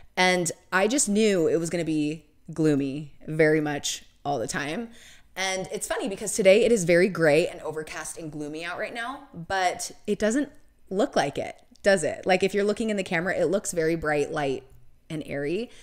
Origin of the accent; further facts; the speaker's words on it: Portland, Oregon, United States; also born or lived in Colorado; because I grew up in Portland, Oregon, and I know that it rains a lot and it's gloomy a lot and just dark.